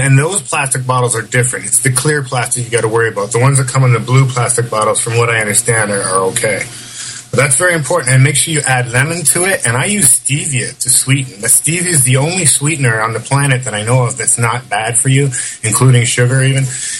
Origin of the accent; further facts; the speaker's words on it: Canada; I'm from Canada. I was raised in a decent, you know, I don't want to say Christian home